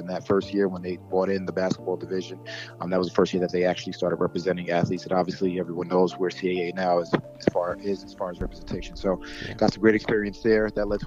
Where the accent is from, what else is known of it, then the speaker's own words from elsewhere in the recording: Brooklyn, New York, United States; was afforded the opportunity to go back home to my hometown team and work with the Brooklyn Nets in their front office